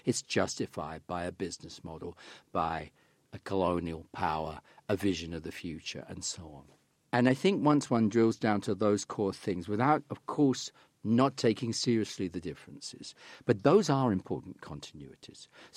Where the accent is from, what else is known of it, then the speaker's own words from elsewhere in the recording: London, United Kingdom; I grew up in London, which is a beneficiary.